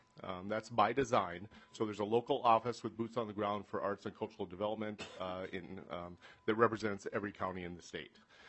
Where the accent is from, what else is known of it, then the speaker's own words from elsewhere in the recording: Verndale, Minnesota, United States; Personally, I actually hail from Verndale. My hometown is Verndale, Minnesota.